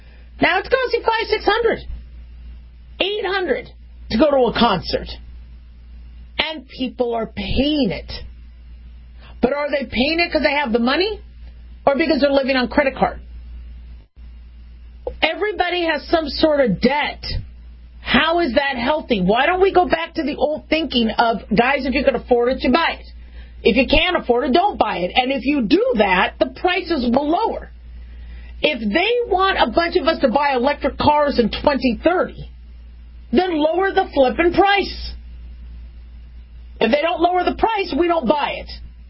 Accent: California, United States; born there; But, I was born in California, so as far as I'm concerned, I'm still part Californian.

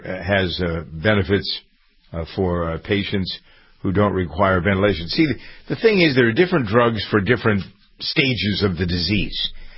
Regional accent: Framingham, Massachusetts, United States; my hometown of Framingham has been the, as it is with other things, it's strange how this town, it is so diverse.

